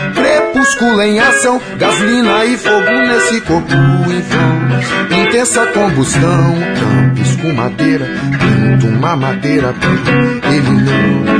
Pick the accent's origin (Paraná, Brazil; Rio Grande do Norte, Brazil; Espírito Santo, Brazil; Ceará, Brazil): Espírito Santo, Brazil; Vitória; now in Cuiabá, Brazil; Nasci em Vitória, é. Primeira vez que saí de Vitória foi agora. Tem um tempo que eu vim pra cá.